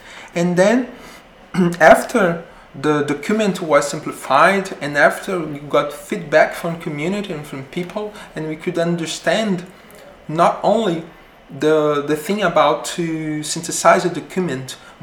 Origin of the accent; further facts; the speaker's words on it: Belém, Pará, Brazil; English is a second language; I'm from Belém. I'm born in the Amazon.